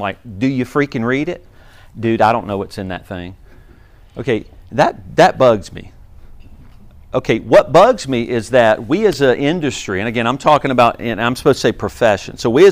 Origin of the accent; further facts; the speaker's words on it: Easley, South Carolina, United States; I'm originally from Greenville. Originally from Easley, actually.